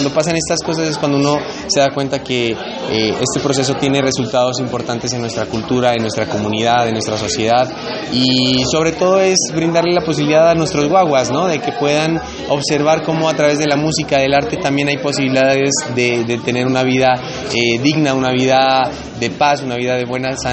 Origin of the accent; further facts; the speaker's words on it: Pasto, Nariño, Colombia; Y nosotros como Pastusos, pues históricamente también tenemos todo un legado